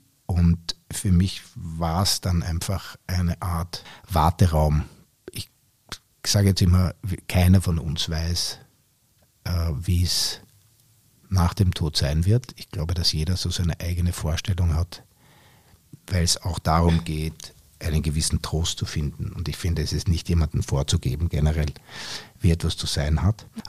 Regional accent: Austria; also born or lived in United States; Ich bin in Amerika geboren, weil mein Vater beruflich dort war und bin dann als kleines Kind erst nach Österreich gekommen.

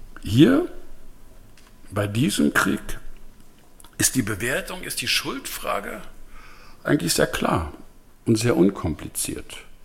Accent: Germany; born or raised there

